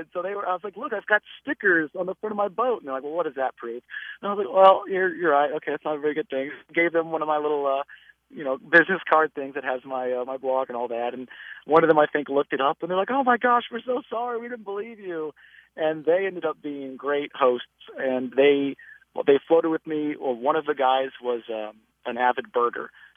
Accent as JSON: {"language": "English", "town": "Dallas", "region": "Texas", "country": "United States", "said": "I said I was from Dallas. And I guess Dallas County, if I'm correct, is right in that area."}